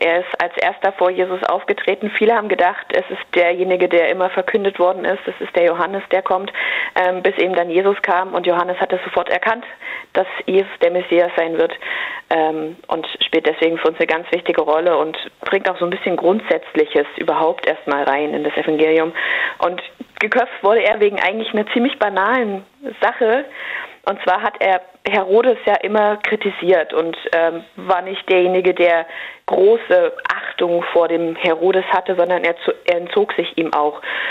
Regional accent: Germany; dass wir als Deutsche uns dazu äußern.

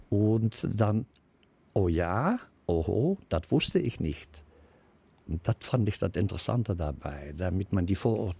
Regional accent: Netherlands; now in Bonn, Germany; Ich bin Niederländer, ja.

